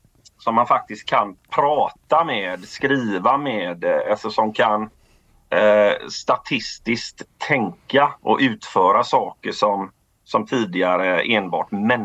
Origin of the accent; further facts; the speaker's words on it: Gothenburg, Västra Götaland County, Sweden; som sagt. Jag är 40 år gammal och som ni hör jag är även då göteborgare.